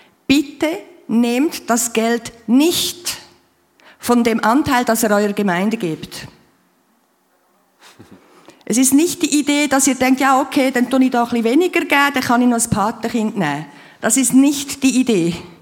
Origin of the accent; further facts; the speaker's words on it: Switzerland; Das ist auch bei uns in der Schweiz so